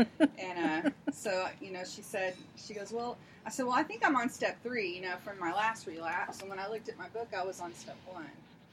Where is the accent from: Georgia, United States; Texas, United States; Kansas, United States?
Texas, United States; Houston; now in Alvin, United States; And I'm from Texas. I grew up in Houston, and I live in Alvin now.